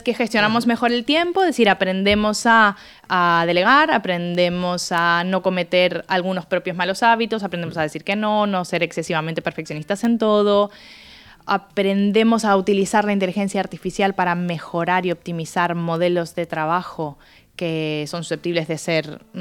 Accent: Argentina; now in Valencia, Spain; Llevo más años en Valencia que en Argentina. Soy un poco gallega, dirían ahí.

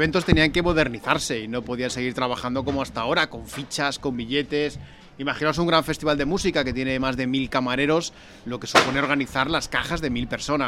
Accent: Valencia, Valencian Community, Spain; somos de Valencia, claro. Somos de Valencia, hacemos festivales por todo el mundo, pero hombre, siendo de Valencia

